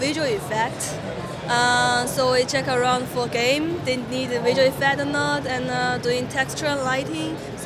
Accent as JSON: {"language": "English", "country": "China", "said": "I'm from China, but I'm studying here."}